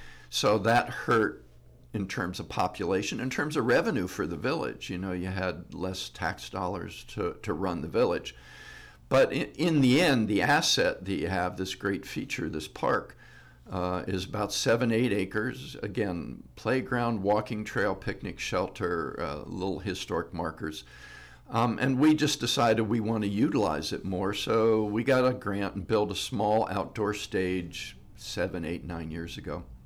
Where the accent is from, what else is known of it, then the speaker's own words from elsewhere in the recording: Cincinnati, Ohio, United States; now in Athens County, United States; And I left and worked in San Francisco and moved back to Cincinnati, which is my hometown.